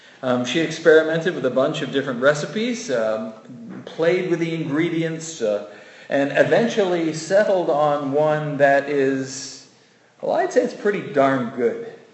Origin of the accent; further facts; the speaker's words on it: England, United Kingdom; I mean, I was a kid from England, and I was getting insight into a totally different culture.